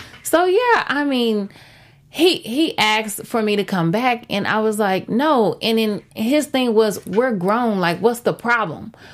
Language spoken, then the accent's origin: English; Texas, United States; I'm from Texas.